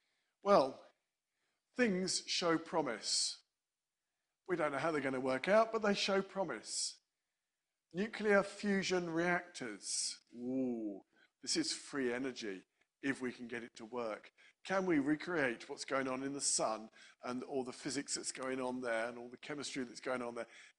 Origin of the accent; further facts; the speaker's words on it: United Kingdom; as British people, we do not like extremes, do we?